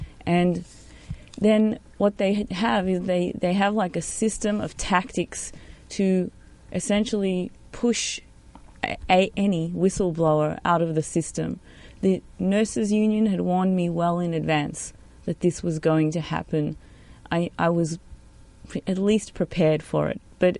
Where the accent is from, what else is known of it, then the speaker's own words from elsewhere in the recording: Australia; I am from Australia. I'm on a work visa.